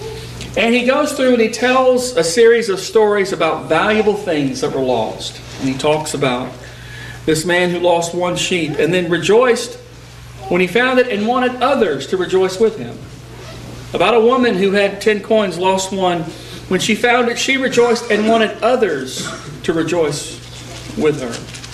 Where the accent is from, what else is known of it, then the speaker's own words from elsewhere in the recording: Texas, United States; I grew up in Texas, and I remember, because we grew up in the country, but it was very flat where we lived.